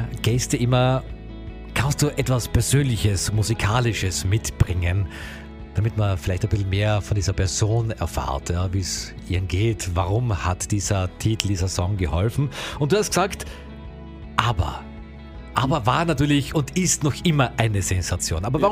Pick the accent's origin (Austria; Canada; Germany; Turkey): Austria; wir Österreicher, wir lieben natürlich auch unsere Mundart.